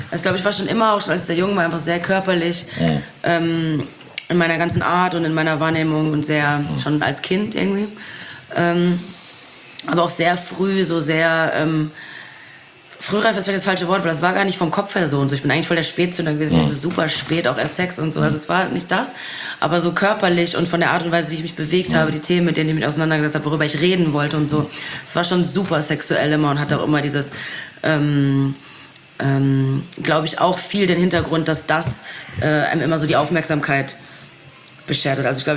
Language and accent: German; North Rhine-Westphalia, Germany; Ich komme aus dem Pott.